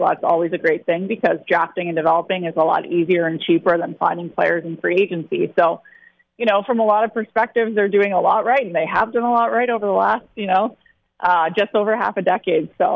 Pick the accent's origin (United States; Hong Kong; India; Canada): Canada; Toronto, Ontario; I'm from Toronto, so we always hear 1967.